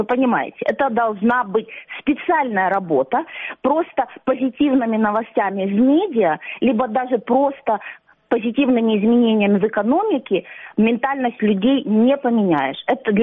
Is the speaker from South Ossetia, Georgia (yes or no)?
no; Sukhumi, Abkhazia, Georgia; И когда я сама из Сухуми, и я знаю настроение там людей